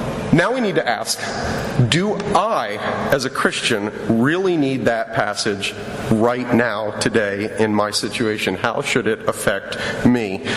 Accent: United States; Because as an American, I don't have to obey people.

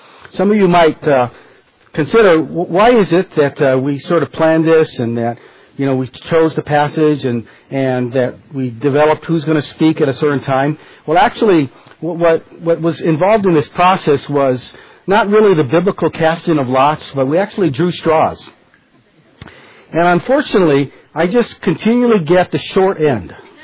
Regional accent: Hawaii, United States; but I'm from Hawaii

